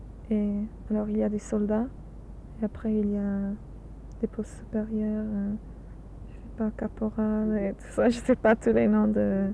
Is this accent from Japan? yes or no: no; England, United Kingdom; French is a second language; quand je suis anglaise